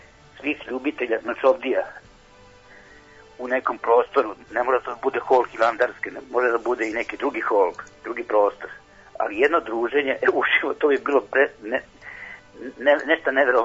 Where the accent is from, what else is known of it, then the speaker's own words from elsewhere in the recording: New Belgrade, Belgrade, Serbia; ja sam sa Novog Beograda. A, rodio se pre 65 godina